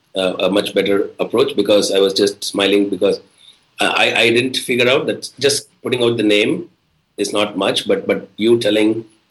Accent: India; also born or lived in Austin, United States; I was working in Austin, Texas, and I was moving back to India.

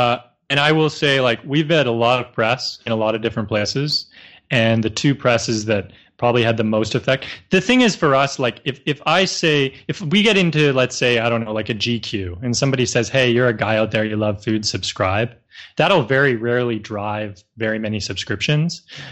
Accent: Canada; if I was to come to the States and start fulfilling packages as a Canadian with no visa

